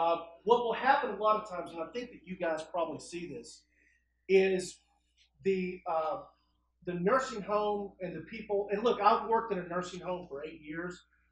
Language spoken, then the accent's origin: English; the South, United States; And hey, I'm from the South, so I know.